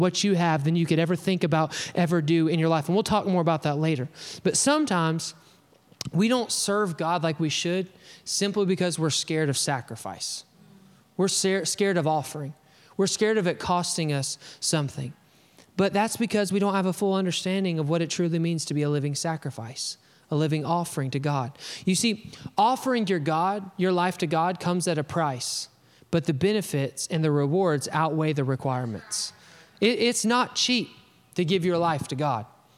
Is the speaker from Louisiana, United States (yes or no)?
no; Alabama, United States; I'm gonna slaughter this because I'm from Alabama